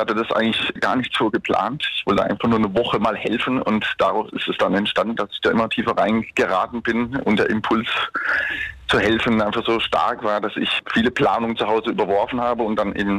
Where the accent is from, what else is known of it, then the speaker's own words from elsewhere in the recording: Freiburg, Baden-Württemberg, Germany; die kleine Cappuccino-Blase hier in Freiburg, wo ich herkomme.